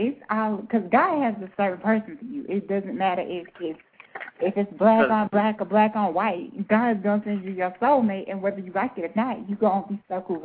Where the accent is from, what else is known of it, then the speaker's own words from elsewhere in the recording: Georgia, United States; I was not born in Puerto Rico. I am from Georgia. That's why I have a southern accent.